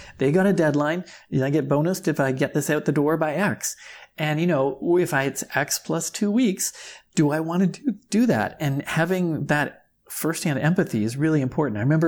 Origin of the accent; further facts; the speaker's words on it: Canada; I personally am not into, I'm Canadian, so I'm not into guns as much.